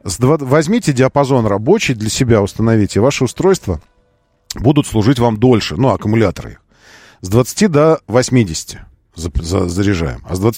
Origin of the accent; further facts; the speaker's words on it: Moscow, Russia; я москвич